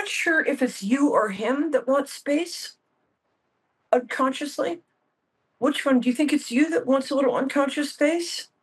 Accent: New York, United States; I'm going to talk really fast, but I'm good at that because I'm a New Yorker.

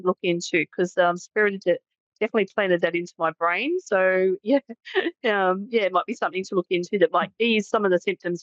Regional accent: Australia; I'm from Australia.

